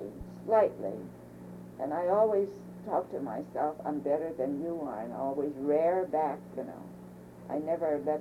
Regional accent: Hanford, California, United States; there were a lot of students from UC Berkeley coming down to Hanford, my hometown, to work in my orchard.

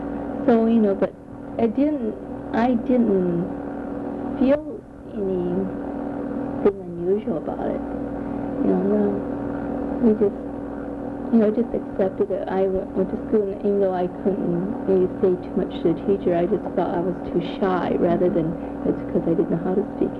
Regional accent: Los Angeles, California, United States; In the central Los Angeles. We were not in 9th Street, we were a little further south. We were in the 22nd Street area, where there are a lot of Chinese families there.

